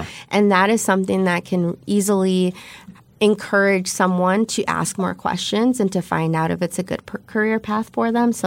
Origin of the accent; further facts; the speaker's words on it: Kenosha, Wisconsin, United States; now in Franklin, United States; I'm originally from Kenosha. I live in Franklin.